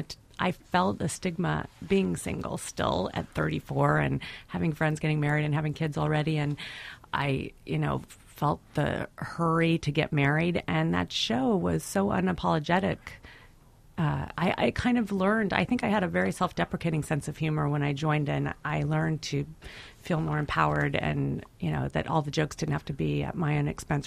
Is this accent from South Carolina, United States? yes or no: no; Oklahoma, United States; I mean, I grew up in Oklahoma, so I didn't feel as stylish or fabulous as those women.